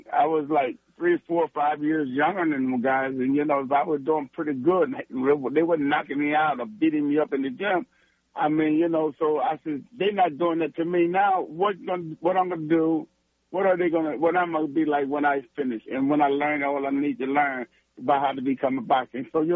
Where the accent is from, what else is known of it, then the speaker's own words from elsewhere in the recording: Easton, Pennsylvania, United States; Well, you know, Easton is just, you know, it's a small town, still a small town. We got about 26,000 people here.